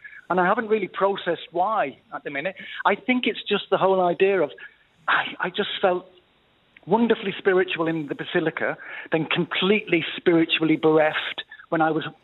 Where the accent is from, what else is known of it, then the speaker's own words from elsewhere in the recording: Cavan, Ulster, Ireland; accent: thick northern; also born or lived in Blackpool; Now, you'll tell from my accent, it's a very thick northern accent. Yeah. I am from Cavan through and through.